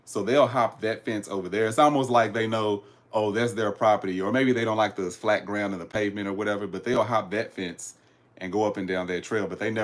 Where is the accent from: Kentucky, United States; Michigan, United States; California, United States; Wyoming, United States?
Kentucky, United States; but I'm from Kentucky, y'all. We do game hunting.